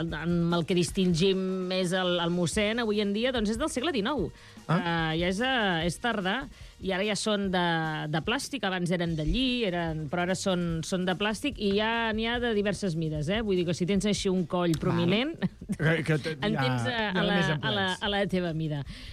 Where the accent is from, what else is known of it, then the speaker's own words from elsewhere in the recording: Puigdelfí, Catalonia, Spain; Que també té una pedania que es diu Puigdelfí, que Puigdelfí és el meu poble.